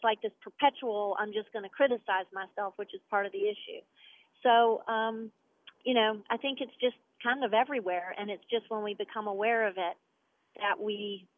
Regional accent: Charlotte, North Carolina, United States; I started with 13 little girls in Charlotte, North Carolina, which is my hometown

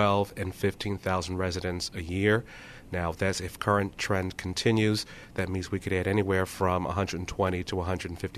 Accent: New York, United States; also born or lived in Washington; I grew up in New York, worked in Washington, and for most of my life I did not drive to work.

